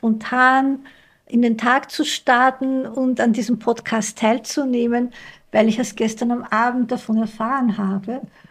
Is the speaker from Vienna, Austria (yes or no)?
yes; Vienna, Austria; accent: Austrian; Ich komme aus Wien.